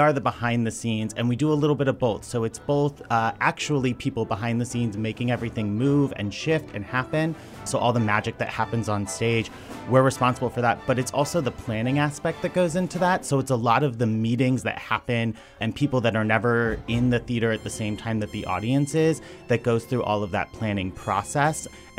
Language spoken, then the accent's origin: English; St. Louis, Missouri, United States; also born or lived in Lakeland, United States; I'm originally from St. Louis, and then I've moved around a lot, though, which is a good question.